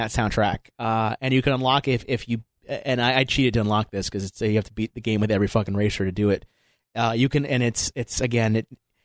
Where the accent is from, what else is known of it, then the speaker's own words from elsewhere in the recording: Michigan, United States; I grew up in Michigan.